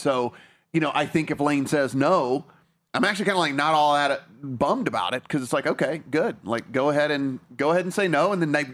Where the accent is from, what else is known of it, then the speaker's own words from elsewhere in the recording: Shreveport, Louisiana, United States; I grew up in Shreveport, Louisiana. There's like Louisiana Downs is right there. I was going to the track when I was like 7 years old, right?